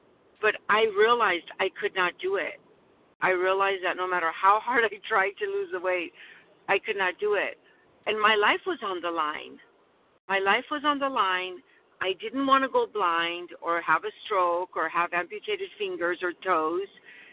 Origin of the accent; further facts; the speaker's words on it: California, United States; I am from California